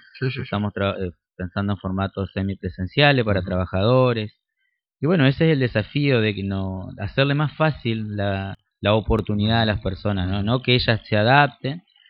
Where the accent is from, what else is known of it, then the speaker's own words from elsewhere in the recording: Buenos Aires, Argentina; born there; uno de los primeros instalamos en mi zona, en el barrio Pompeya, que es el lugar donde yo nací